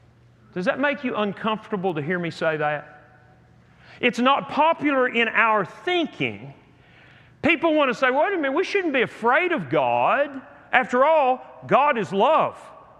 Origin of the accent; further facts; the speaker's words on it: Texas, United States; I grew up in West Texas where you can see for miles because there are no trees and there are no hills and it's just flat.